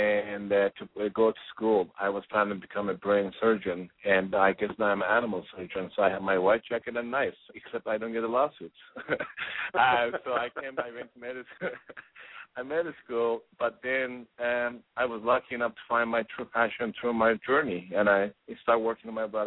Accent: Tabriz, East Azerbaijan, Iran; English is a second language; I am from Iran, and I'm actually northern Iran, Azerbaijan, Tabriz, and so I speak Turkish, Azeri too, Turkish and Farsi both, yeah.

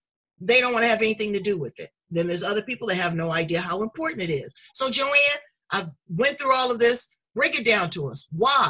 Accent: Andalusia, Alabama, United States; I'm an Indian. Okay? A Creek Indian from Andalusia, Alabama.

